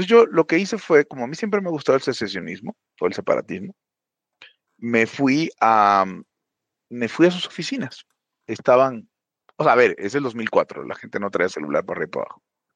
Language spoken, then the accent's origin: Spanish; Maracaibo, Zulia, Venezuela; vivió en Venezuela, en Maracaibo, en mi ciudad natal